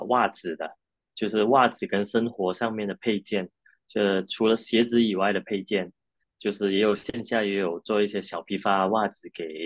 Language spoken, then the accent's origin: Chinese; Malaysia; now in Thailand; 然后加上这里的食物，其实跟我家乡马来西亚很像。